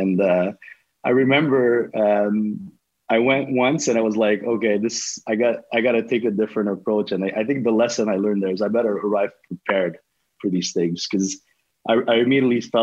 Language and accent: English; Montreal, Quebec, Canada; I'm from Montreal, East End Montreal. I would say I had a pretty happy childhood, you know, multi-ethnic, first-generation Canadian neighborhood, very family-oriented.